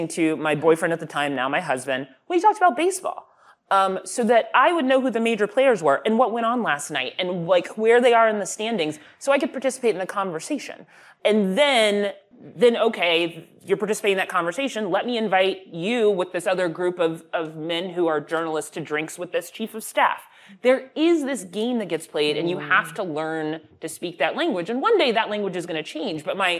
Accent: Texas, United States; because I grew up in Texas and I love football and it is what it is.

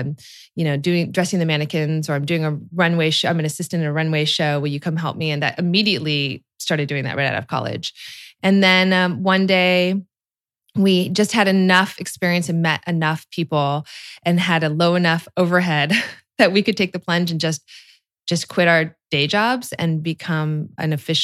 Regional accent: California, United States; We're both from Northern California, so we sort of had the same style sensibility.

